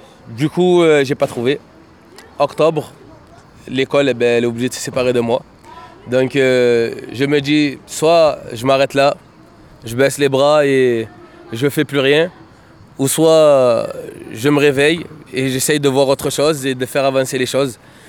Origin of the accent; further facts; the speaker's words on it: Marseille, Provence-Alpes-Côte d'Azur, France; j'ai grandi à Castellane. Maternelle, Castellane. Primaire, Castellane. Collège, Castellane.